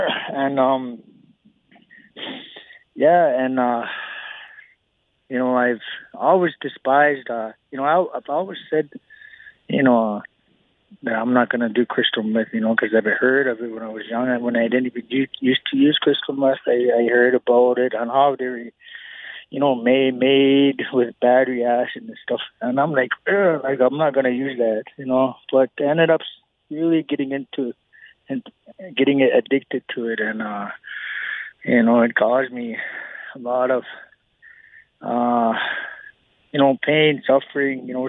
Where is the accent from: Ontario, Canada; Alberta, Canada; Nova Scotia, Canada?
Alberta, Canada; Morley; also born or lived in Eden Valley; My father is from Eden Valley, and my mom is from Morley. And I've only grown up in Eden Valley for like 2 years, since I was two. And then the rest, my mom took us to Morley, and where I grew up, going to school in Exshaw